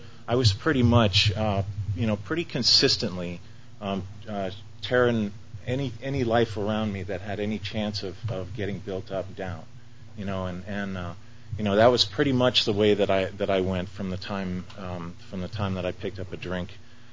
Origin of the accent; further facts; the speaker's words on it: Bartlesville, Oklahoma, United States; born there; about 40 miles from where I was born, which was a small town called Bartlesville, Oklahoma.